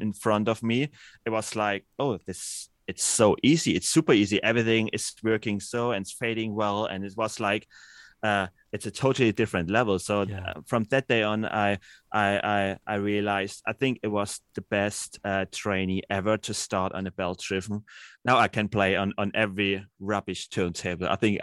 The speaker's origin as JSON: {"language": "English", "town": "Dresden", "region": "Saxony", "country": "Germany", "tie": "born or raised there", "said": "I'm born and raised in Dresden. Dresden is like 1.5-2 hours from Berlin."}